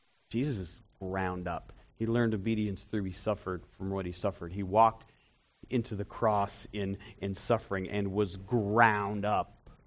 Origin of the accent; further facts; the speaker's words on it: Maine, United States; So I grew up in Maine